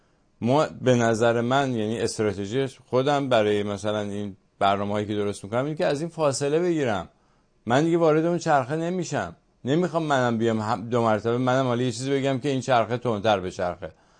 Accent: Iran; moved away; ما که در خارج هستیم و دغدغه ایران رو داریم. ببین شما الان نمیدونم چند سال در مثلا خارج از ایران هستیم، 5 ساله، من 20 ساله اینجا.

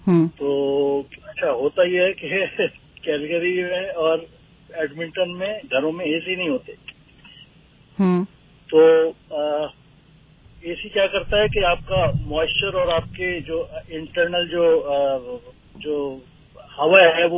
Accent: Alberta, Canada; now in Toronto, Canada; actually मैं Alberta का रहने वाला हूँ और इस वक्त मैं टोरंटो में हूँ

